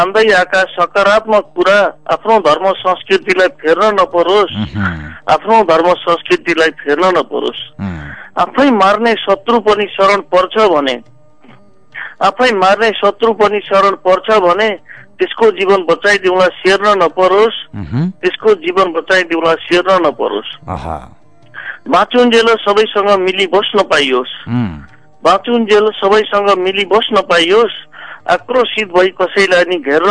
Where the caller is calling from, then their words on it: Hetauda, Bagmati, Nepal; म हेटौँडाबाट … बोलाको थिएँ